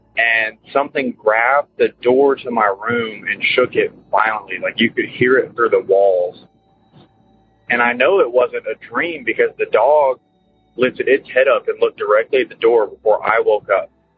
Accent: Texas, United States; I'm from Texas.

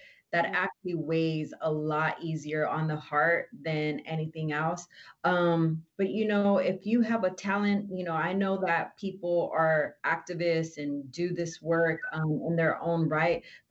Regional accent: Oxnard, California, United States; Like, I've never grew up in a Black and white town. I grew up in Oxnard. We were everything, right?

